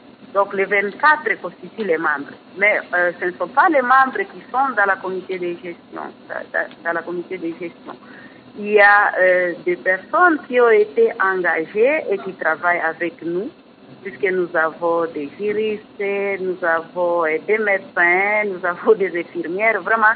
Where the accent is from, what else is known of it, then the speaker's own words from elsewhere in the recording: Bunia, Ituri, DR Congo; moi je suis originaire de l'Ituri, je suis de Bounia.